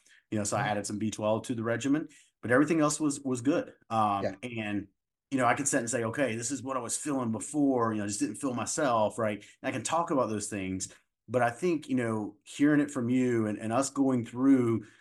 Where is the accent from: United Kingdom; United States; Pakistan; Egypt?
United States; Appalachia; Like, everybody knows, listen, I'm from Appalachia.